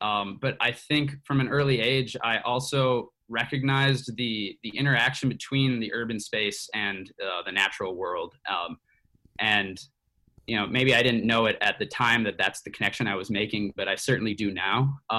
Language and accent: English; Milwaukee, Wisconsin, United States; I'm originally from Milwaukee. I grew up here. Went to Milwaukee Public Schools all the way through my schooling